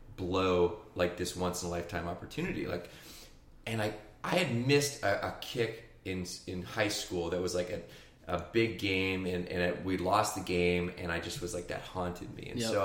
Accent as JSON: {"language": "English", "country": "Canada", "tie": "born or raised there", "said": "Like, growing up in Canada, rugby, it's a huge sport."}